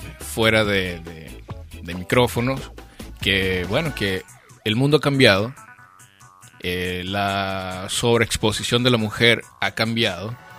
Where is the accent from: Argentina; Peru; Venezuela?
Venezuela; Barquisimeto, Lara; Soy guaro.